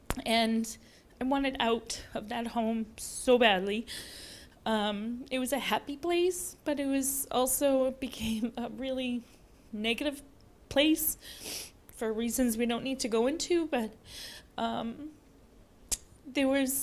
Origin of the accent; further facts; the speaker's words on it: Boston, Massachusetts, United States; now in Milford, United States; I didn't even know Milford was a town in New Hampshire. I was, Milford, where's that? I'm a Bostonian, you know?